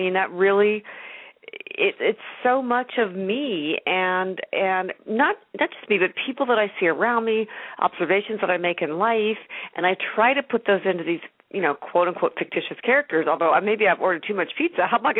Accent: West Coast, United States; now in New York, United States; I grew up in the West Coast. I'm here in New York now.

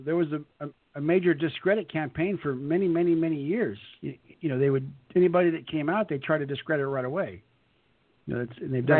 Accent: California, United States; I'm from California where they bulldoze everything.

